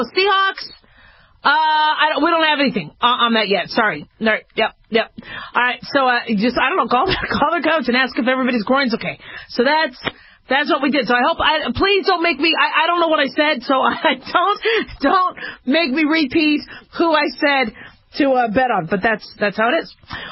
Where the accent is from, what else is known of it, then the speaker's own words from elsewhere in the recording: Arizona, United States; I'm from Arizona.